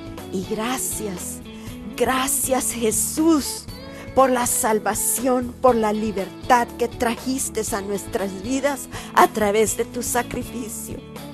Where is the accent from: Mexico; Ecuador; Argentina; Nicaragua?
Nicaragua; sobre todo mi tierra natal, Nicaragua